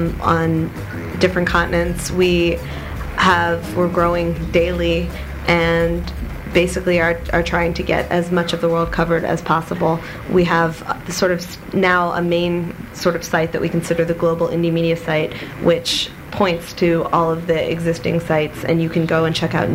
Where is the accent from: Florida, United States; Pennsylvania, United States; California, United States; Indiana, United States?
California, United States; San Francisco; I'm from San Francisco and I work primarily on the site there